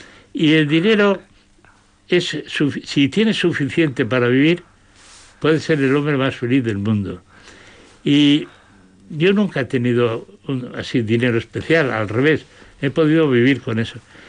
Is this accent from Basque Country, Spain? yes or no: yes; Basque Country, Spain